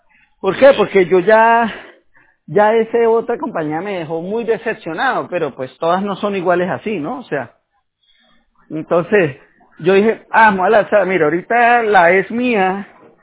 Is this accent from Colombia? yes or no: yes; Colombia; yo soy colombiano y soy de palabra.